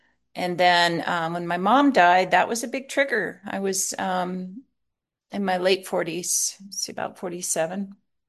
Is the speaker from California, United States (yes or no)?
no; Alaska, United States; now in Tucson, United States; I'm living in Tucson, Arizona right now. And I grew up in Alaska.